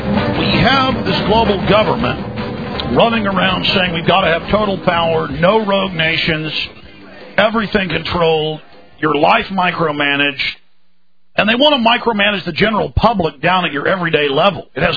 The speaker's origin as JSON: {"language": "English", "town": "Dallas", "region": "Texas", "country": "United States", "tie": "born or raised there", "said": "I grew up in Dallas."}